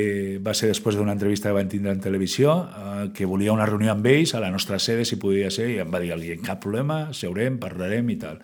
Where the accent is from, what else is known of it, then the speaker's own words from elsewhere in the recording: Sitges, Catalonia, Spain; nosaltres som gent de Sitges.